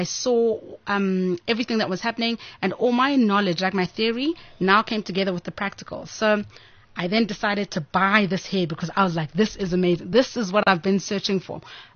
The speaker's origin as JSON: {"language": "English", "town": "Cape Town", "region": "Western Cape", "country": "South Africa", "said": "And I was coming from Cape Town, and in Cape Town, we didn't, at that time, have really great quality hair"}